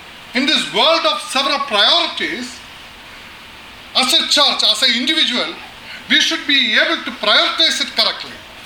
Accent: India; I am from India, I born and brought up in India

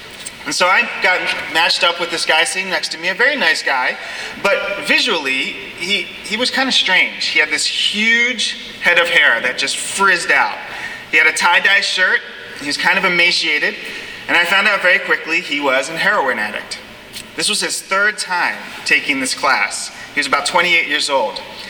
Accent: Baltimore, Maryland, United States; I grew up in Baltimore, Maryland.

